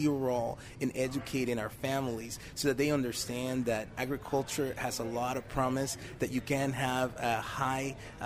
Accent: Puerto Rico; the fact that I grew up in Puerto Rico

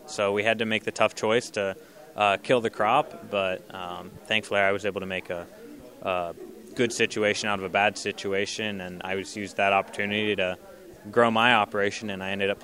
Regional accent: Ohio, United States; I'm from South Central Ohio, and Northwest Ohio is specifically where the worst flooding was.

